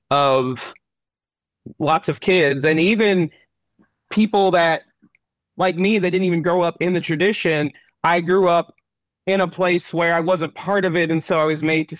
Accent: Chattanooga, Tennessee, United States; That's when I first realized that I was Appalachian. I didn't even think of myself as Appalachian per se, or that Chattanooga was part of Appalachia.

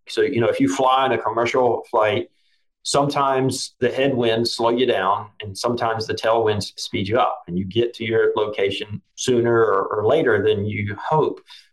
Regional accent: North Carolina, United States; I grew up in North Carolina, where the soil is clay.

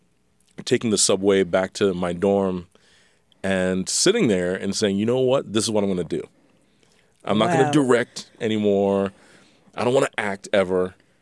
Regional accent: U.S. Virgin Islands; growing up in the Virgin Islands, that's what I was mostly familiar

